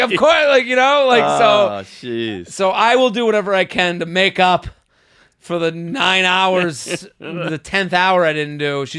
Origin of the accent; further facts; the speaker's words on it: Boston, Massachusetts, United States; Because I'm from Boston. Like, we didn't do that back home.